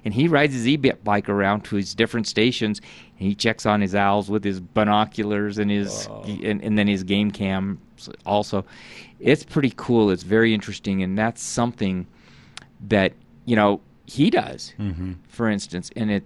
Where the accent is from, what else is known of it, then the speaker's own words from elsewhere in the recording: Louisville, Kentucky, United States; You know, I was born and raised in Louisville, so that was kind of a small town environment. You know, everybody knew everybody.